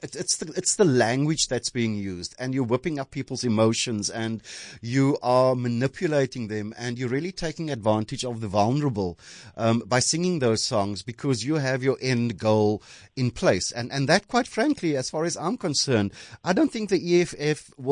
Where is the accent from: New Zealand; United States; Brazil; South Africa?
South Africa; we are South African, and we did overcome, and we will overcom